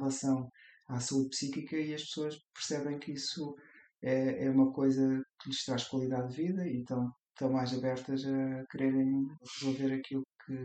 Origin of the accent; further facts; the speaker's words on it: Guimarães, Braga, Portugal; also born or lived in Leiria / Lisbon; Eu venho de Guimarães, acabei por viver em Leiria, fui estudar para Lisboa